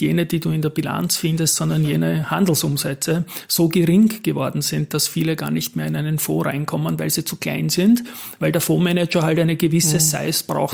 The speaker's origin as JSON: {"language": "German", "region": "Vienna", "country": "Austria", "said": "Das war eine halbe Weltreise mit Maut, sogar als Wiener."}